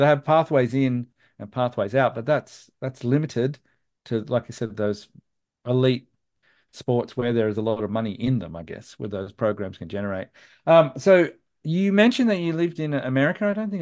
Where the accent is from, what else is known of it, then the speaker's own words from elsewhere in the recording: Australia; It actually makes it sound like we're saying, what did you do to die? Because we're so Australian.